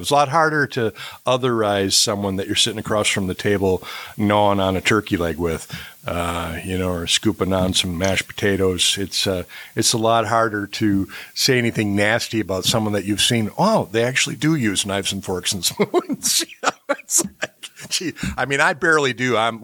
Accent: Milwaukee, Wisconsin, United States; also born or lived in Waukesha, Wisconsin / Northridge, California / Madison, Wisconsin / Middleton, Wisconsin; now in Prairie du Sac, United States; I've lived, born and raised in Milwaukee, so not too far from you down there in Chicago, and Waukesha, Wisconsin, and Northridge, California, and Madison, Wisconsin, Middleton, Wisconsin, and now in my wonderful old Prairie du Sac, so Wisconsin.

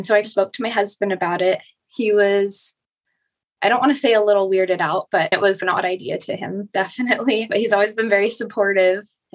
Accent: Hillsboro, Oregon, United States; moved away as an adult; now in St. George, United States; I grew up in Hillsboro, Oregon. I moved to Southern Utah in St. George after high school. I've been here about 13 years now, I think.

